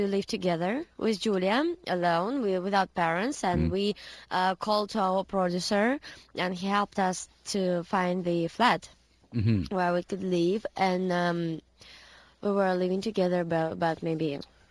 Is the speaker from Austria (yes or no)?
no; Russia; English is a second language; Yeah, because we are just came from Russia to America. And, of course, now, because we are traveling a lot in Moscow, we live with our parents